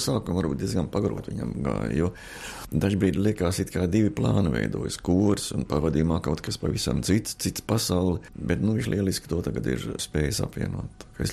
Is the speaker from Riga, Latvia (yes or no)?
yes; Riga, Latvia; Jo es pats esmu rīdzinieks, tāpat kā Ziemeļnieks un Stabulnieks.